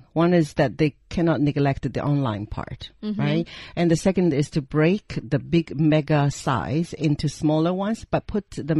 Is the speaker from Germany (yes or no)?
no; Shanghai, China; I recall my childhood. I came from Shanghai, and then we used to have the community local shops where I can buy candies